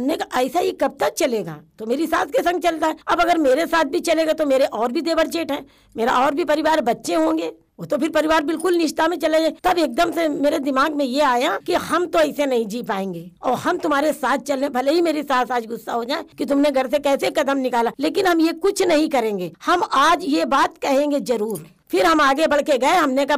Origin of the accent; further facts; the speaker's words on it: Kanpur, Uttar Pradesh, India; अपने बचपन में हम कानपुर में रहते थे और 8 तक मैंने पढ़ाई की।